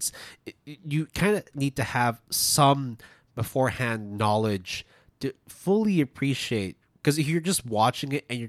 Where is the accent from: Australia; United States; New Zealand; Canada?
Canada; because I am Western, right? I am Canadian, born Chinese, right?